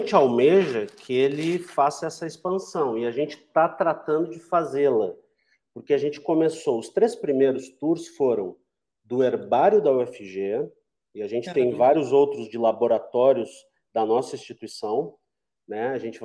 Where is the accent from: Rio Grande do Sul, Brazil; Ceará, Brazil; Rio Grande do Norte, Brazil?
Rio Grande do Sul, Brazil; Pelotas; Porque a minha cidade natal é Pelotas, fica a 150 quilômetros do Uruguai